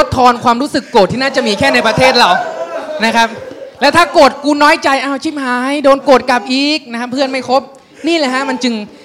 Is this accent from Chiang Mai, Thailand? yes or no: no; Nakhon Ratchasima, Thailand; accent: Korat; now in Bangkok, Thailand; โดนล้อแบบหัวล้อคิกคักเวลาเราพูดถามว่าสำเนียงโคราชเป็นยังไง